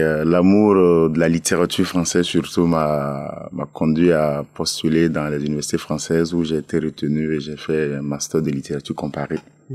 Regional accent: Bobo-Dioulasso, Hauts-Bassins, Burkina Faso; Je suis né à Bobo-Dioulasso, c'est la deuxième capitale du Burkina Faso.

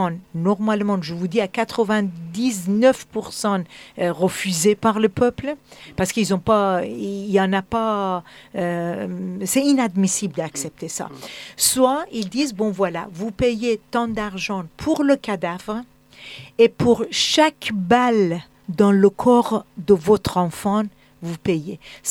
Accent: France; je suis une Française et j'adore la France.

